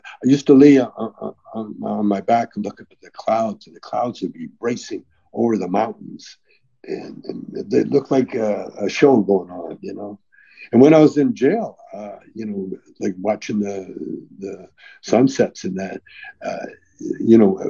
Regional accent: Calgary, Alberta, Canada; I grew up in Calgary in the foothills out in the country there.

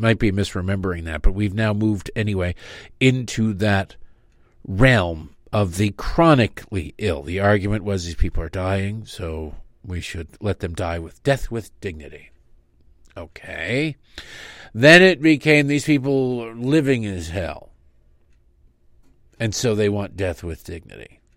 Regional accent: Michigan, United States; I grew up in Michigan, at the time and in the years when Jack Kevorkian was traveling around the Detroit area

